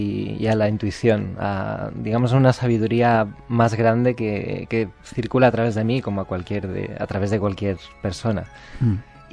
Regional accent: Madrid, Community of Madrid, Spain; moved away; Sí, yo soy de Madrid y todavía, bueno...

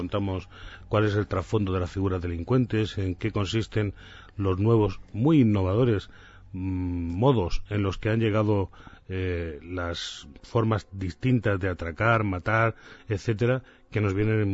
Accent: Murcia, Region of Murcia, Spain; Yo soy de Murcia, de El Levante, y en mi barrio se produjo un asesinato terrorífico.

